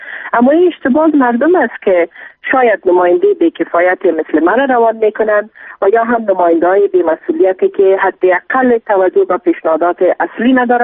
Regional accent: Afghanistan; به عنوان یک افغان درد دیده

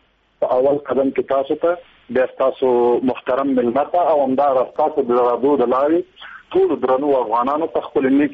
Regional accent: Nangarhar, Afghanistan; زه د ننګرهار سړی یم زه د ننګرهار په تیږه تیږه لیست لیست په ټولو ځایونو کې بلد یم

